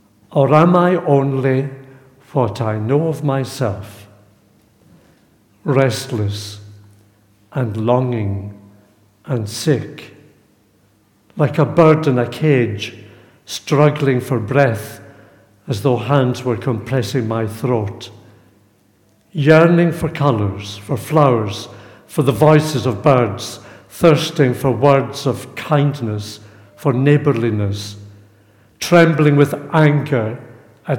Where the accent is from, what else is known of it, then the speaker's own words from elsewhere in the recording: Glasgow, Scotland, United Kingdom; I've only been in London a couple of days. I'm actually from Glasgow. I've stayed at home with my mother and father.